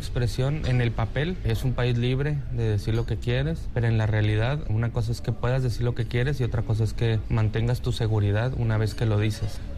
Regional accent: Chihuahua, Mexico; yo soy periodista de México, soy de una región que se llama Chihuahua, es un estado, una entidad federativa en México, está al norte de México, es frontera con Estados Unidos, es el estado más grande de México, pero no es el más poblado

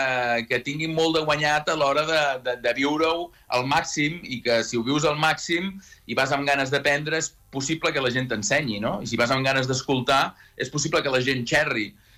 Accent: Verges, Catalonia, Spain; que celebraríem en el meu poble la funció número 300.

